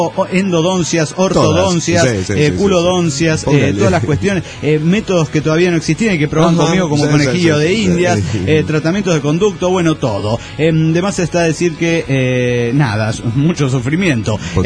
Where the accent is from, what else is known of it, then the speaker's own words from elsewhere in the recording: León, Guanajuato, Mexico; de León, Guanajuato, México.